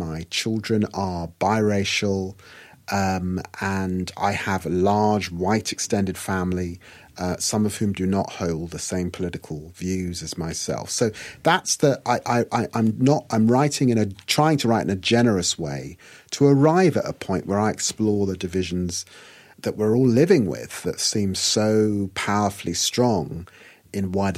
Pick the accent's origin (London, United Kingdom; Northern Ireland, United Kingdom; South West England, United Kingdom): London, United Kingdom; also born or lived in Peterborough, United Kingdom; I'm the descendant of Guyanese people who were formerly Africans. But in the end, I grew up in London and in the city of Peterborough in Middle England. I was very fortunate to go to Harvard Law School. I am a black middle-class man here in the UK.